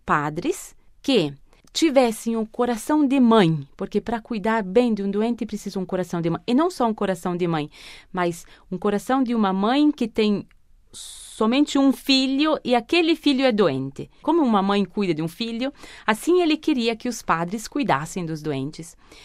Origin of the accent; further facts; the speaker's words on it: Pérola do Oeste, Paraná, Brazil; moved away as an adult; now in Rome, Italy; Cidade de Pérola do Oeste, que está bem no sudoeste do Paraná. Faz divisa com a Argentina, a minha cidade de Pérola do Oeste.